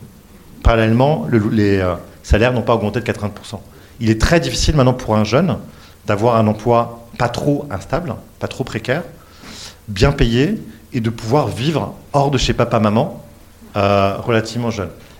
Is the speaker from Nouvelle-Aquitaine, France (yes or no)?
no; Normandy, France; je vais faire mon côté normand, parce que je suis normand d'origine